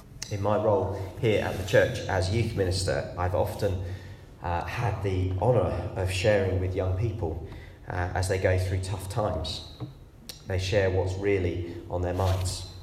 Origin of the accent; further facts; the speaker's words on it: United Kingdom; You know, we're British, we don't say things out loud like that.